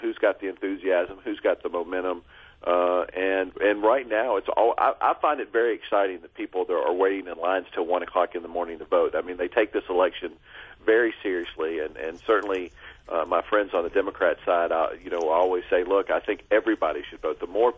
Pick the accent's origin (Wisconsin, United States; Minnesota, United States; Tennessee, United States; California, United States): Tennessee, United States; Nashville; For instance, I'm from Nashville, Tennessee, Davidson County, the capital city.